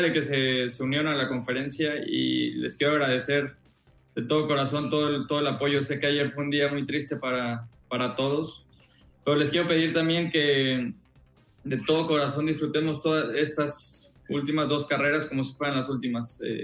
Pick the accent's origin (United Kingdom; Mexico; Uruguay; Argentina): Mexico; creo que como mexicanos no será normal hablar de Fórmula 1